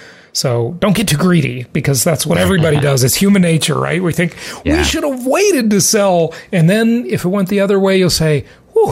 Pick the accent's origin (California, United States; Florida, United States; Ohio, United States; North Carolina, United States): California, United States; Los Angeles; Look, I grew up in Los Angeles, and that's not a place I would want to live.